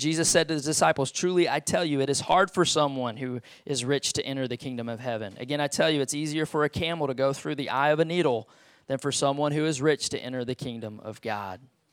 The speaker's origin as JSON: {"language": "English", "region": "Texas", "country": "United States", "said": "I love being American. I love it. I feel so blessed. And I feel real blessed to be a Texan."}